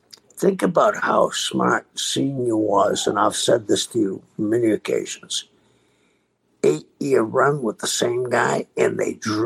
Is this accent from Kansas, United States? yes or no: no; Boston, Massachusetts, United States; I mean, when I was growing up in Boston, East Boston was Italians. South Boston was only for the South Boston Irish.